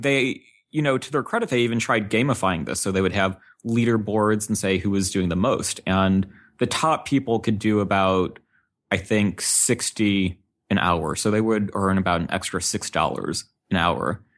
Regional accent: St. Louis, Missouri, United States; I grew up in St. Louis, which isn't really the hub of technology, but there's a few things in St. Louis

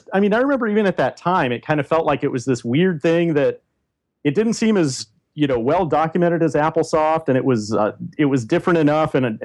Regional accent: Kenya; born there; Well, you know, a long time ago when I was born in Kenya.

